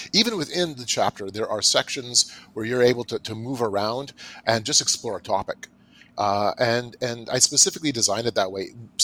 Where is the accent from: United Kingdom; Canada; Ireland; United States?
Canada; I'm from Canada.